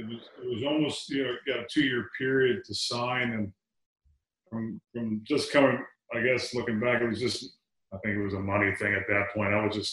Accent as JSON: {"language": "English", "town": "Detroit", "region": "Michigan", "country": "United States", "tie": "born or raised there", "said": "growing up in Detroit, it was, you watch"}